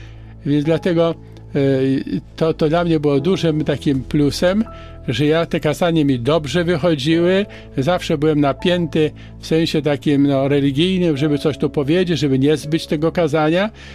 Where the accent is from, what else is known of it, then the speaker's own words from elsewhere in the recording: Lesser Poland, Poland; a moja wioska jest tuż pod Tuchowem